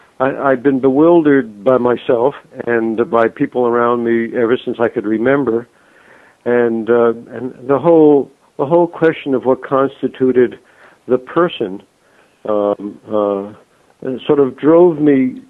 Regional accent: Woodbury, New York, United States; also born or lived in Brooklyn / Valley Stream; I grew up the first 8 years in Brooklyn and then Valley Stream for a few years, and then still on Long Island in Woodbury, where I attended Syosset High School, graduating in 1960.

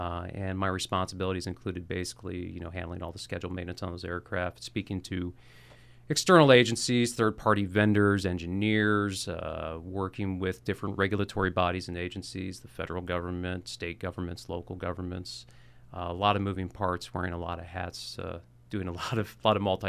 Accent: Romeo, Michigan, United States; Originally, I'm from a little town downstate called Romeo. That's about an hour northeast of Detroit.

